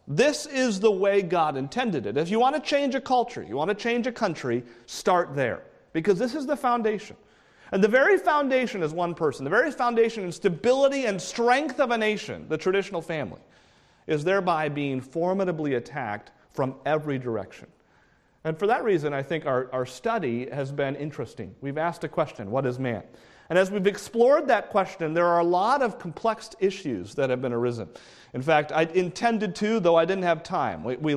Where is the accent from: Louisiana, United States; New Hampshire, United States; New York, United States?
New Hampshire, United States; Concord; ordained in the ministry in Concord, New Hampshire, in my hometown, in the early 1990s.